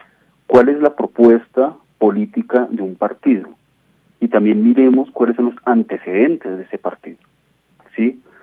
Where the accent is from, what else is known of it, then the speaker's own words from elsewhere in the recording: Colombia; somos nosotros, colombianos y colombianas